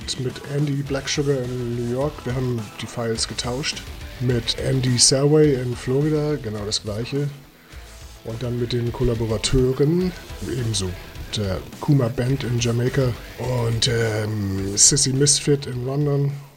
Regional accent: Hamburg, Germany; dann hier in Hamburg, meine Heimatstadt, vor irgendwie 80 Leuten

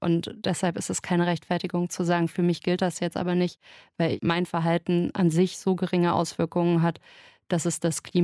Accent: Hesse, Germany; ich komme aus Nordhessen, da gibt es alle Wurst.

